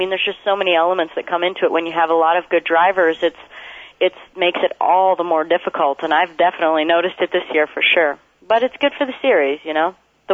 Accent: Roscoe, Illinois, United States; I am just … from Roscoe, Illinois, and these people don't know who I am at all.

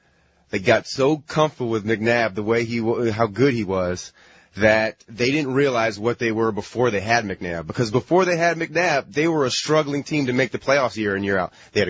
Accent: Berkeley, California, United States; Oh, my parents were actually hippies. I grew up in Berkeley, California.

